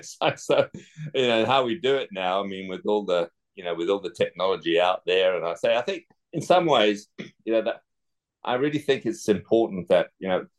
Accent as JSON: {"language": "English", "country": "Zimbabwe", "tie": "born or raised there", "also_born_or_lived": "England", "said": "I was born in England, but I grew up in Southern Africa and Zimbabwe or Rhodesia as it was then."}